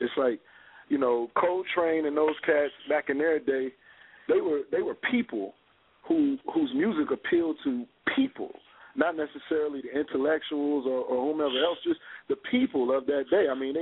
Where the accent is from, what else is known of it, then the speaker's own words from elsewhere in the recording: Richmond, Virginia, United States; I'm from Blackwell, Southside, Richmond, and I can't ever change that.